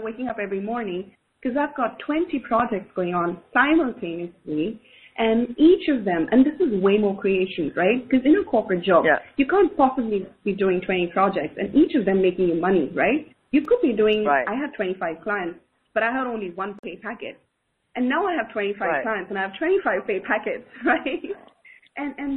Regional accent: India; as an Indian woman

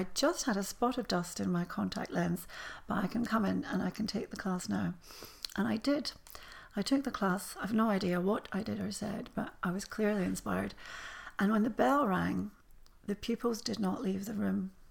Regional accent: Scotland, United Kingdom; But it means a lot to me because my parents were Polish and I was brought up in Scotland.

